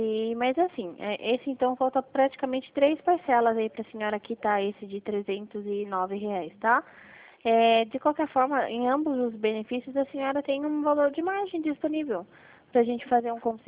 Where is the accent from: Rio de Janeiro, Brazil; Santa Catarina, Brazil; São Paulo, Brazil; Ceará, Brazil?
São Paulo, Brazil; Itapetininga; Eu sou aqui de Itapetininga, no interior